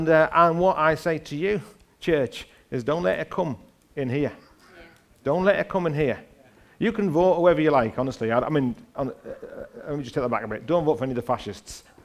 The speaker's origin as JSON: {"language": "English", "region": "England", "country": "United Kingdom", "said": "I am English."}